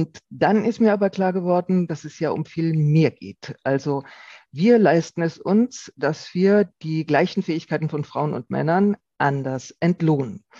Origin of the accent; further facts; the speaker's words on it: Rhineland-Palatinate, Germany; Ich komme ja aus der Pfalz, wo es viele Wingert gibt und wo es zur Herbstzeit immer darum geht, den Winzern und Winzerinnen bei der Weinlese zu helfen.